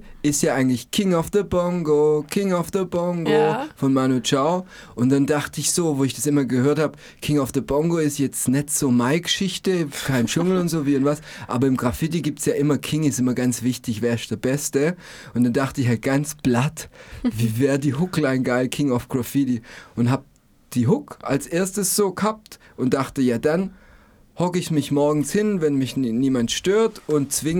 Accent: Stuttgart, Baden-Württemberg, Germany; ich komme aus Stuttgart, wie man hören tut.

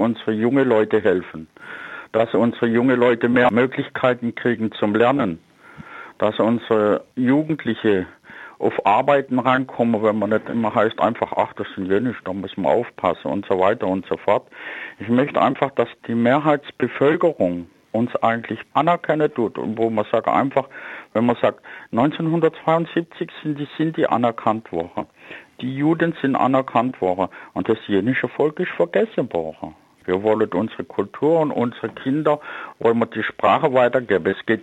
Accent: Germany; Wir sind Deutsche, wir sind in diesem Land geboren und unsere Tradition geht weit, weit, weit zurück.

